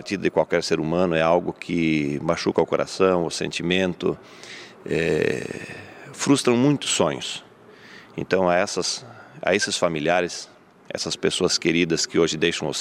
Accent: Santa Catarina, Brazil; nós que somos do Oeste, que vivemos a Chapecoense

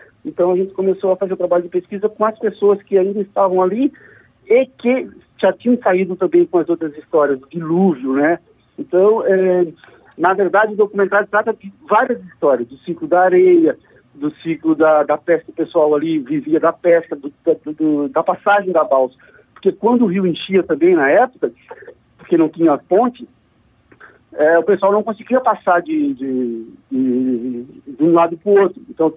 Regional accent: Florianópolis, Santa Catarina, Brazil; eu sou natural de Florianópolis, né?

